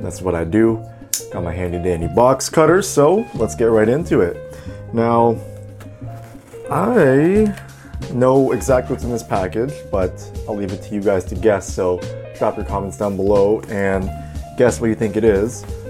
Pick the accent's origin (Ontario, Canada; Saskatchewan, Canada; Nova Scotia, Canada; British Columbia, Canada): Ontario, Canada; Hamilton; I'm from Hamilton, where Shay is from. We're the same age, you grew up playing against each other